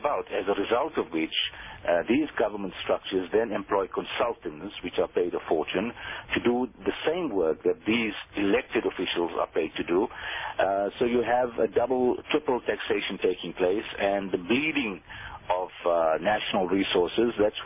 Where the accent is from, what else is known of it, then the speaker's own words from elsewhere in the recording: South Africa; as South African Muslims, we cannot expect to influence outcomes in a democracy if we choose to remain conspicuously absent in democratic institutions.